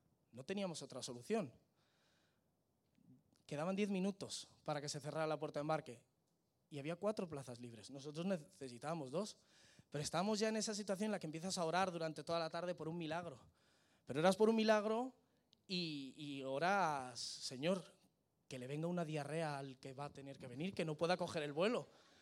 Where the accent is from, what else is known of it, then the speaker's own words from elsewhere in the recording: Spain; Yo en el mostrador, como buen español, me enfadé.